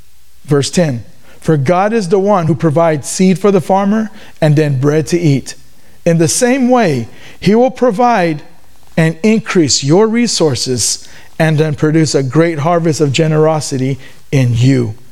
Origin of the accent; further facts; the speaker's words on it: Texas, United States; And please forgive me, I'm Texan, okay?